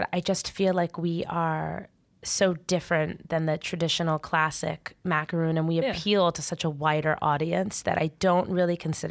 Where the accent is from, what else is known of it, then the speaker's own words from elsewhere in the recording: New York, United States; The Seinfeld episode, I grew up right outside New York.